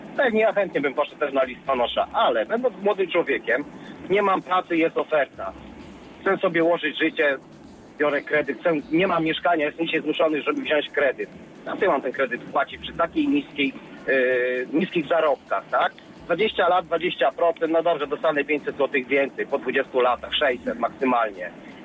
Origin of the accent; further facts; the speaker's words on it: Szczecin, West Pomeranian Voivodeship, Poland; ja jestem ze Szczecina